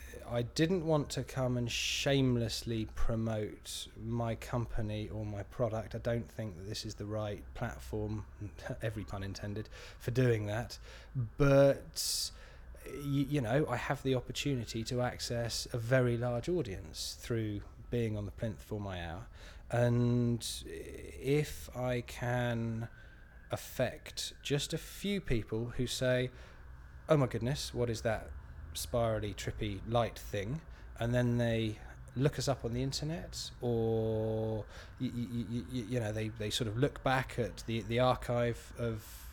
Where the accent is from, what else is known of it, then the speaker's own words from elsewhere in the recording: Malmesbury, South West England, United Kingdom; I am 37 and I'm from Malmesbury in Wiltshire in the West Country.